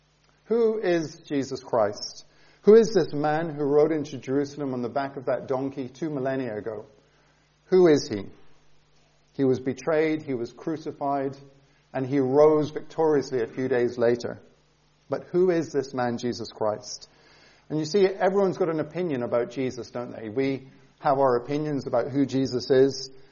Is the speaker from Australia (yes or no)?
no; Bangladesh; also born or lived in Scotland; now in Bath, United Kingdom; I'm from Scotland. My parents, I only ever lived there for 2 years. So my parents were missionaries in Bangladesh. I grew up there. I spent the first 16 years of my life in Bangladesh. I studied at an international Christian boarding school in South India.